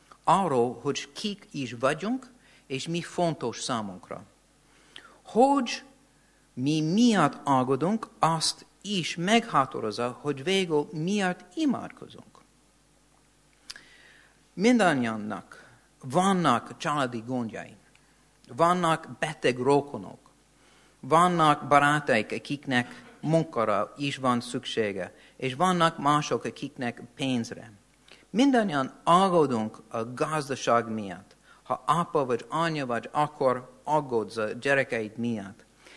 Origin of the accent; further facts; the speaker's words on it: United States; Hungarian is a second language; Én Amerika egyik nagyon hideg részen nőttem fel